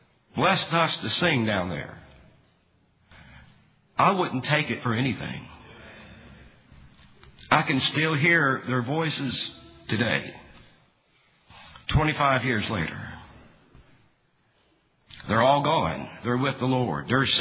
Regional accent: McMahon, Texas, United States; I grew up in the Primitive Baptist. That's all I've ever known. I was a week old when Mom and Dad took us to Bethel Church in McMahon, Texas.

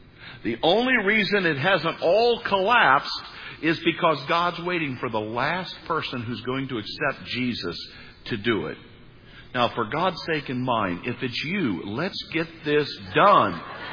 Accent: United States; I grew up on the New Madrid Fault. You maybe never even heard of the New Madrid Fault.

